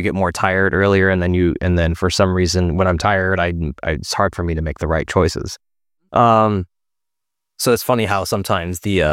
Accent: Seattle, Washington, United States; And when I grew up in Seattle, it would get dark even earlier out, like around 3:30 or 4.

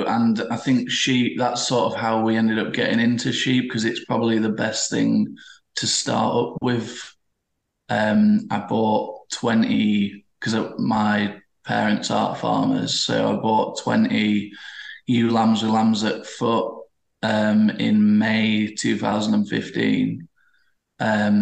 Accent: Yorkshire and the Humber, United Kingdom; moved away as an adult; now in Rothbury, United Kingdom; I'm in Rothbury, Northumberland, right at the top of England. We're about 32 miles off Scotland. But I'm originally from Yorkshire. We moved here about a year ago now. We moved to a new farm last year from Yorkshire to Northumberland.

